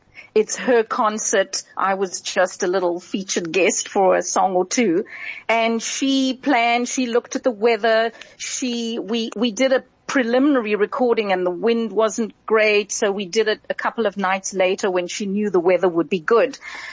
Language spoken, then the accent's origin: English; Cape Town, Western Cape, South Africa; born there; I'm a singer-songwriter. I was born in Cape Town. I come from a show business family.